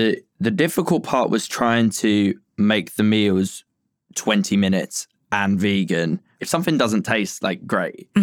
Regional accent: Bromley, London, United Kingdom; No, I'm not. I'm actually from Bromley.

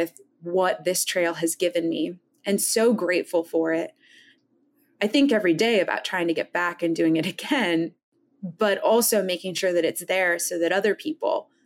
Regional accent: North Dakota, United States; And they found out that I'm originally from North Dakota, which is the Flickertail state

